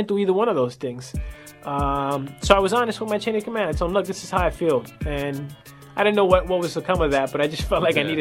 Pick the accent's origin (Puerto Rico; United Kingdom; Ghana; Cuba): Puerto Rico; it led me back to Puerto Rico, which is my hometown. My mother was born there, and I consider myself Puerto Rican.